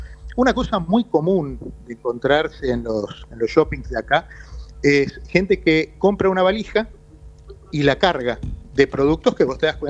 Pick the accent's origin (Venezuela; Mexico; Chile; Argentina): Argentina; moved away; cuando vine de Argentina hace más de 20 años, uno sabe que hay cosas que no va a volver a hacer más